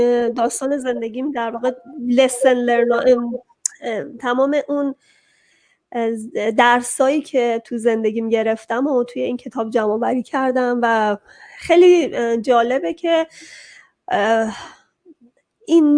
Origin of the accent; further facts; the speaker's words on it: Iran; moved away as an adult; خیلی با خودم کلنجار رفتم تا از ایران اومدم بیرون